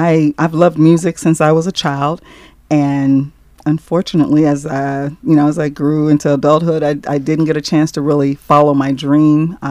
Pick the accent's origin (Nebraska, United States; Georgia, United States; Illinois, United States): Georgia, United States; Atlanta; And, you know, where I grew up in Atlanta, that you just couldn't sing if you couldn't hit those bird notes.